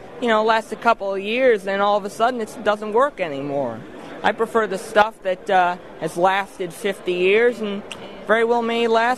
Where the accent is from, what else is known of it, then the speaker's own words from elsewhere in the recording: Westford, Massachusetts, United States; I'm from Westford, Massachusetts.